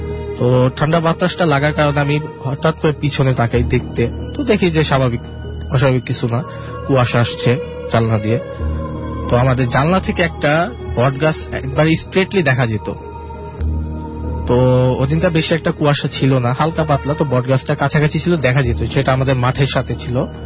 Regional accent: Narayanganj, Dhaka Division, Bangladesh; আমি ফতুল্লাহ অবদারপুর নানগঞ্জ থেকে এসেছি।

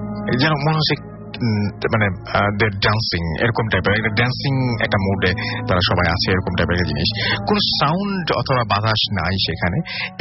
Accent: Dumuria, Khulna Division, Bangladesh; আমার গ্রামের খুলনা ডুমুরিয়া থানার শেরপুর শরৎপুর গ্রাম

